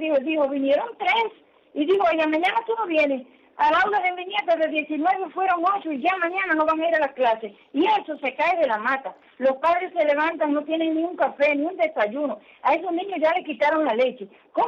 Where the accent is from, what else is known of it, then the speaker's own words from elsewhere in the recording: Cuba; Soy una cubana que ama la libertad, que defiende sus derechos.